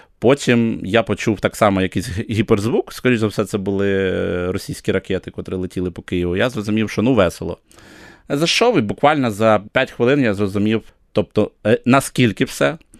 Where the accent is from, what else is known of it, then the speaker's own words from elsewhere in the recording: Kyiv, Ukraine; Це моє рідне місто, я тут народився, виріс.